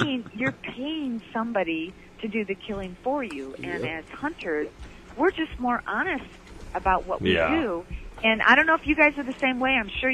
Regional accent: Michigan, United States; that's only because we're from Michigan.

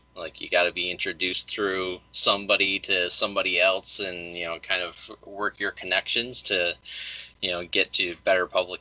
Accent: Liverpool, New York, United States; also born or lived in Ithaca; now in Boston, United States; Well, I was originally from Liverpool, okay. Which is, so you know, right there, yeah, in Syracuse, but I did live in Ithaca for a handful of years. Moved there after college.

